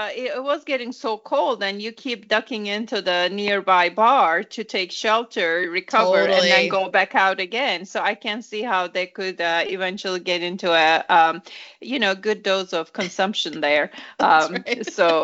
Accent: Turkey; Given I am from Turkey.

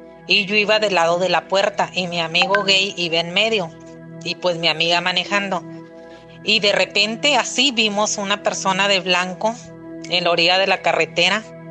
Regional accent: Nuevo Laredo, Tamaulipas, Mexico; Yo soy de Nuevo Laredo.

